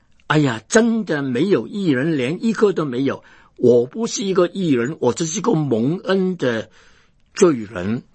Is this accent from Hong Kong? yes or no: yes; Hong Kong; born there; 我本来是香港出生的，那个时间的香港人呢，对中国没有什么感情